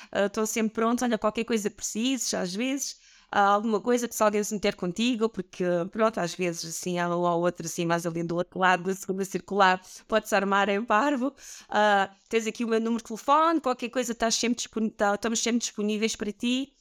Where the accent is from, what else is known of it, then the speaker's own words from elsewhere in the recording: southern Portugal, Portugal; porque é muito complicado fazer 300 km para baixo, porque eu sou do Sul